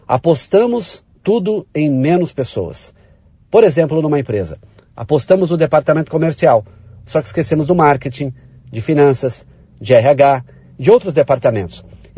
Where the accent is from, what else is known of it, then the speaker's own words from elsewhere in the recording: Brazil; Veja, Luciana, nós, enquanto brasileiros, tínhamos uma seleção, um grupo, um time, ou seja, um grupo maior.